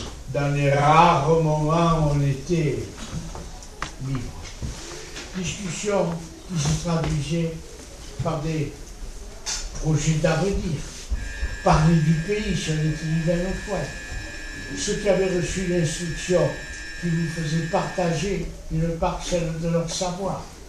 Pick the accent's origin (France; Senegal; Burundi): France; En tant que Français, dans l'autre défense